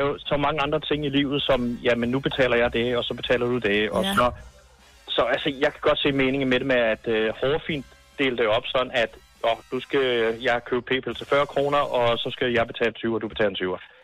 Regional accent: Humlebæk, Capital Region of Denmark, Denmark; Jeg er fra Humlebæk, men jeg lige kommer til at arbejde i Brøndby.

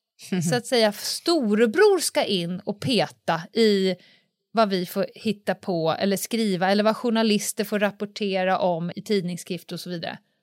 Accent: Sweden; Som svensk ut i världen så är ju en av sakerna som Sverige är kända

